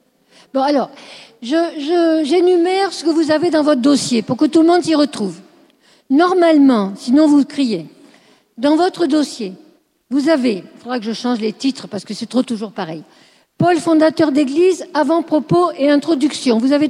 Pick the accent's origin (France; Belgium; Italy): France; Marseille, Provence-Alpes-Côte d'Azur; Moi, je suis de Marseille, je sais que les ports ont mauvaise réputation.